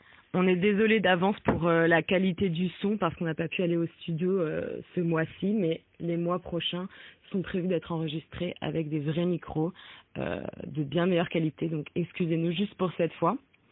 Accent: Marseille, Provence-Alpes-Côte d'Azur, France; moi du coup … j'ai 25 ans, j'ai grandi à Marseille

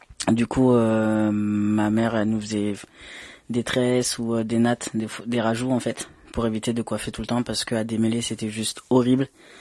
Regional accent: Réunion; also born or lived in Madagascar / Guadeloupe; je suis né à Madagascar. J'ai jamais habité là-bas, mais du coup je suis né et après j'ai toujours habité dans les îles, donc Réunion et Guadeloupe. Du coup j'ai la peau noire, enfin pas on va dire marron clair

